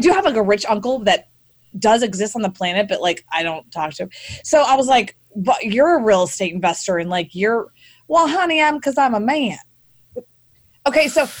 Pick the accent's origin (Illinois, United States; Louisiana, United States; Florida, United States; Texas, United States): Texas, United States; Look, I was born and raised in Texas. Okay. Born and raised.